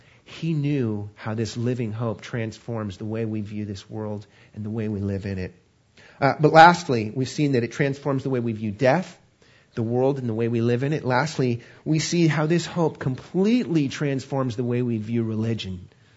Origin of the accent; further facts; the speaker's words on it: California, United States; moved away; Now, since I grew up in Southern California, I never experienced a real spring until I moved to the East Coast.